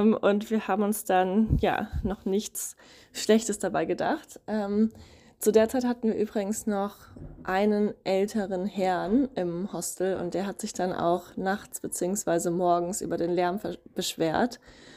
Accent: Germany; Vier Briten, vier britische Jungs waren noch da, eine Amerikanerin, ein Kiwi. Und ich als Deutsche.

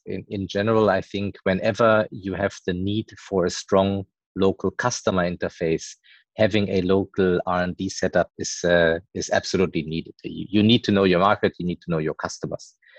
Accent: Cologne, North Rhine-Westphalia, Germany; English is a second language; moved away as an adult; also born or lived in Berlin, Germany; now in China; And I'm from Germany originally, from the Cologne area. I've studied in Berlin, industrial engineering and management.

